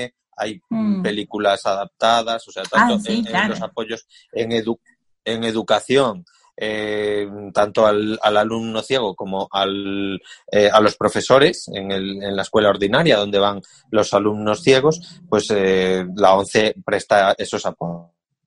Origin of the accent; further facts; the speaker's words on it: Galicia, Spain; moved away as an adult; now in Zaragoza, Spain; se vive bien aquí en Zaragoza. Me vine desde Galicia a estudiar y ahora estoy trabajando aquí en Zaragoza. Y bueno, y llevo ya 20 años